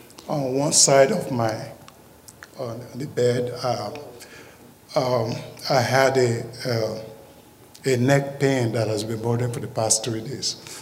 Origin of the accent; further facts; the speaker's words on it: Lagos, Nigeria; I'm from Lagos, Nigeria.